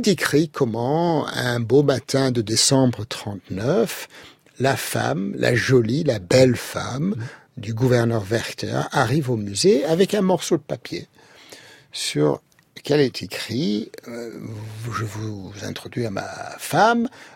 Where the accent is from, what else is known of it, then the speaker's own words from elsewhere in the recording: France; Je suis français.